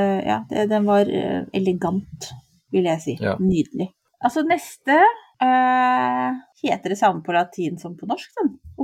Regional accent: Fredrikstad, Østfold, Norway; Jeg vokste jo opp delvis i Fredrikstad.

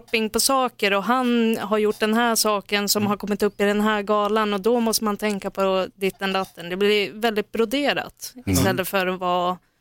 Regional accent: Norrland, Sweden; Okej, jag är från Norrland, så allt söder om.

